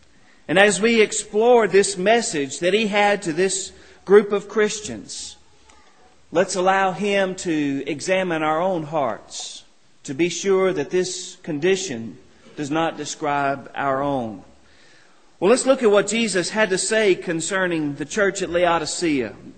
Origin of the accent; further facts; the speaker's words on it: Texas, United States; As you know, I grew up in West Texas in very dry conditions, in fact, practically desert conditions.